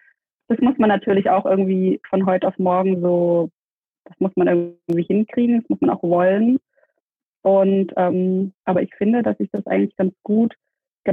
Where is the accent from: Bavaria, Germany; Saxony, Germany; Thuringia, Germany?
Saxony, Germany; Dresden; born there; now in Stuttgart, Germany; ich bin in Dresden geboren, lebe in Stuttgart